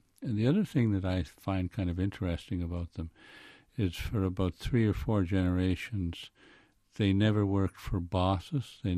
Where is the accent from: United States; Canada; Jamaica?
Canada; Cape Breton Island, Nova Scotia; I grew up in Cape Breton Island in an essentially rural area, and we were on a farm, and we were close to a coal mining town